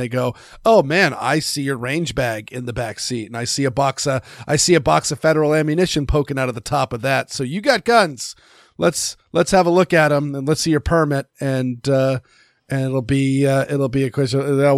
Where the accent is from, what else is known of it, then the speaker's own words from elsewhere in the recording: Maine, United States; But I grew up in Maine, which is a very, very gun-friendly state.